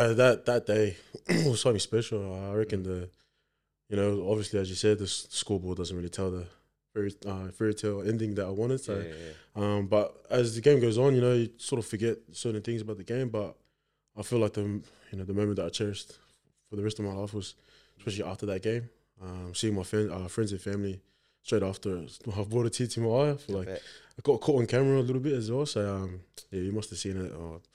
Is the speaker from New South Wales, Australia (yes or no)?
yes; Liverpool, New South Wales, Australia; also born or lived in Campbelltown; Well, I'm a local kid, actually. Was born in Campbelltown. Born in Campbelltown and did all my growing up in Liverpool.